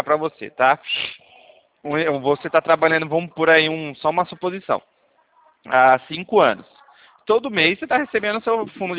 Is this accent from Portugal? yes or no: no; Rio Claro, São Paulo, Brazil; Eu sou aqui de Rio Claro, a gente fica aqui no centro.